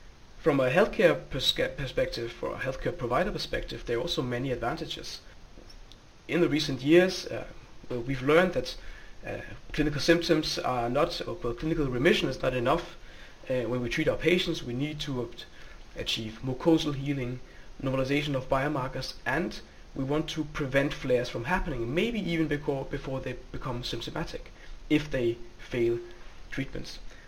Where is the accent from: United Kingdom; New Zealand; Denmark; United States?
Denmark; Copenhagen, Capital Region of Denmark; I'm a gastroenterologist from Copenhagen in Denmark